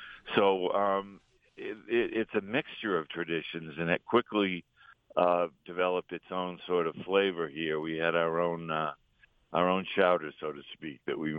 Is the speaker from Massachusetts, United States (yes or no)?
yes; Melrose, Massachusetts, United States; When I grew up in Melrose, there were chicken farms in Reading.